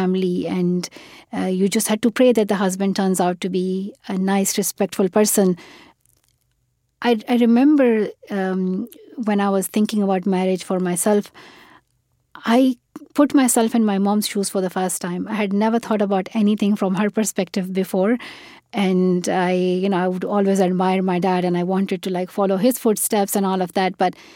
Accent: Pakistan; born or raised there

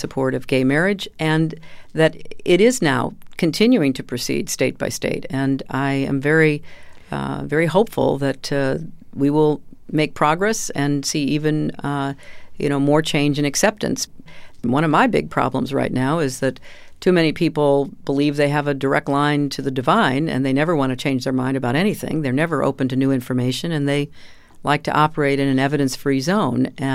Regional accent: United States

